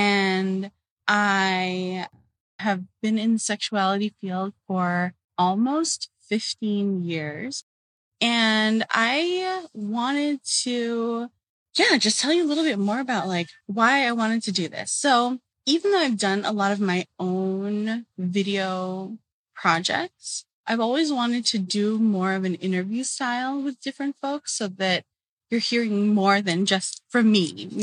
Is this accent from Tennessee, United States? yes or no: no; Los Angeles, California, United States; now in Boston, United States; And I'm originally from Los Angeles, but I currently reside in Boston, Massachusetts